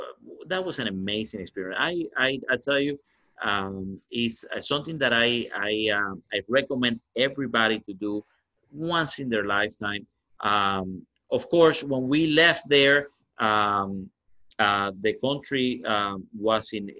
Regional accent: Cuba; English is a second language; now in United States; And my life has been like adapting. I came from Cuba. I came in, you know, music, healthcare, now cigars.

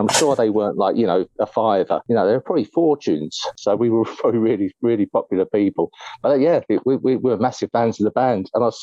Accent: London, United Kingdom; because that was my kind of home gig, you know, being a Londoner.

